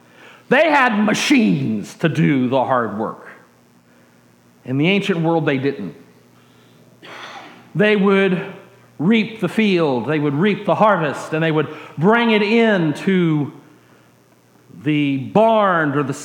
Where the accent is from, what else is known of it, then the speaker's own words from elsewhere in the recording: Dallas, Texas, United States; also born or lived in Richardson, United States; And I was a city boy. I grew up in Dallas and then in Richardson, so I had never actually seen any of this kind of activity going on.